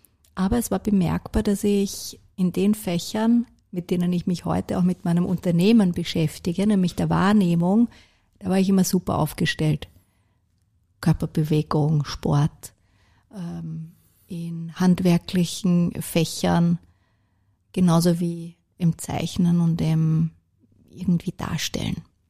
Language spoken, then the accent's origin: German; Vienna, Austria; born or raised there